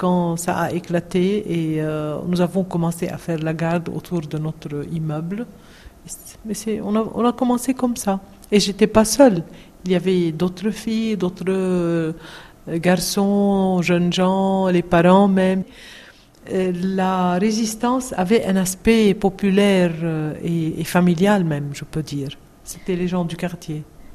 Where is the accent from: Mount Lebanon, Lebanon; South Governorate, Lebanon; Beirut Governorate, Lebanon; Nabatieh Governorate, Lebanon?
Beirut Governorate, Lebanon; Beirut; Moi, je suis née au centre-ville, à Beyrouth, en 55. J'ai grandi là-bas.